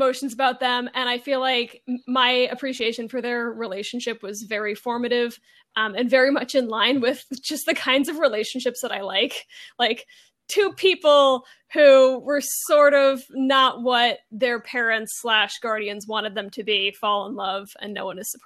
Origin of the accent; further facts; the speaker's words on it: Virginia, United States; like as a child growing up in Northern Virginia, and like just that part of my life was so fucking dark.